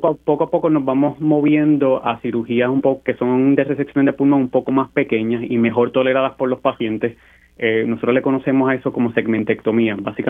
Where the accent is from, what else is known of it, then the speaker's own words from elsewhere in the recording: Puerto Rico; tenemos el sueño de siempre volver a la isla, especialmente que muchos de nosotros nos consideramos que somos productos puertorriqueños para Puerto Rico